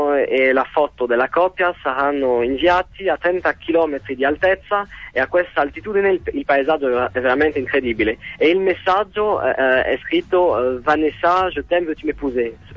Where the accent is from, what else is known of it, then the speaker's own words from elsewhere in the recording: France; Italian is a second language; also born or lived in Venice, Italy; ero piccolo sono stato fortunato di vivere 4 anni in Italia e ho fatto la scuola media in Italia, anche se sono francese, penso che si sente che sono francese.